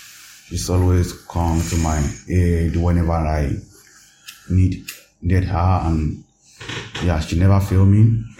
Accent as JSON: {"language": "English", "region": "Ekiti", "country": "Nigeria", "moved": "yes", "lives_now": "Germany", "said": "I'm from Nigeria. I'm a Yoruba from Ekiti State."}